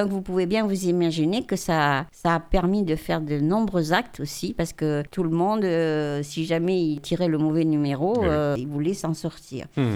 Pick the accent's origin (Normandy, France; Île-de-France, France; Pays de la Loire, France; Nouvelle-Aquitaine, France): Nouvelle-Aquitaine, France; comme chez nous en Périgord, où il y avait de très petites fermes et des gens pas très riches